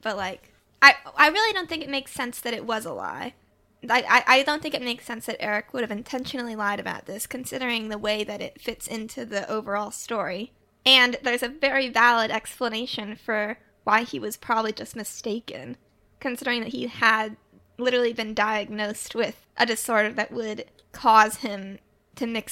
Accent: California, United States; I'm from California, but I'm from Northern California, so I don't really know what, like, whether people in LA go to San Diego a lot

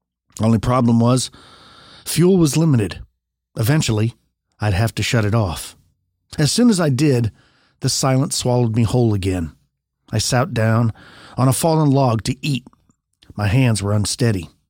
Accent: Kansas, United States; I'm from South Central Kansas, and our city is a former railroad town settled from former Osage tribal ground.

